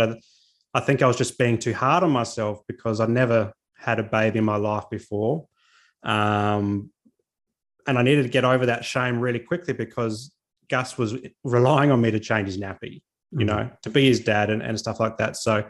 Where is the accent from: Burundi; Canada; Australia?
Australia; Adelaide, South Australia; now in Sunshine Coast, Australia; We're not from the Sunshine Coast, except for my two kids are now that they've been born here. But I'm from Adelaide, which is in South Australia, and my wife's from Hobart, which is in Tasmania.